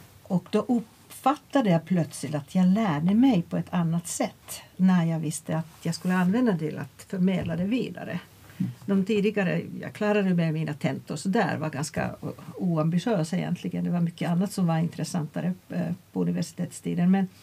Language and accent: Swedish; Finland; Ja, jag är ju från Finland som hörs tydligt och kommer från en lärarfamilj från min mors sida.